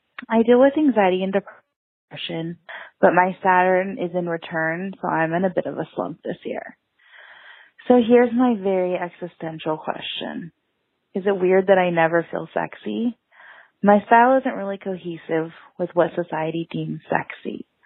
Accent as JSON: {"language": "English", "town": "Seattle", "region": "Washington", "country": "United States", "said": "I'm 28. I'm from Seattle. I'm single."}